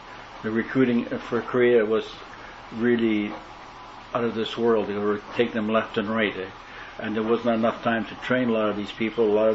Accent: Arran, Saskatchewan, Canada; born there; I was born in Saskatchewan, a place called Aaron, Saskatchewan, A-R-R-A-N, in 1951.

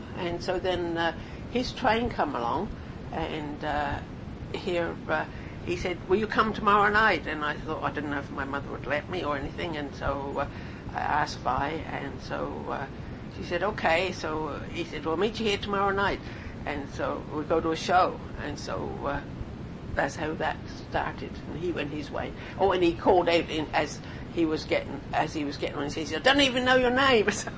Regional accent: Arlington, South East England, United Kingdom; born there; I was born in Arlington, Sussex, England, on April the 25th, 1926.

